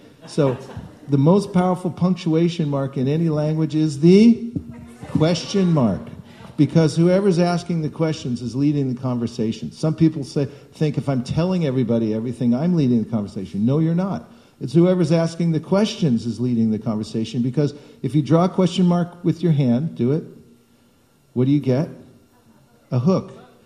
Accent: California, United States; I said, I'm from California.

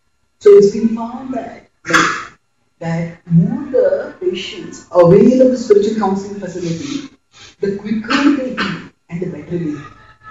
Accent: Mumbai, Maharashtra, India; So I come from Mumbai, India

